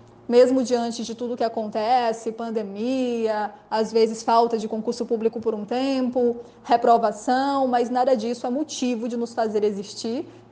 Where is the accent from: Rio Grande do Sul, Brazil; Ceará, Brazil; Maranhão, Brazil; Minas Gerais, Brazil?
Maranhão, Brazil; São Luís; sou de São Luís do Maranhão, estudo para o cargo de delegado da Polícia Civil.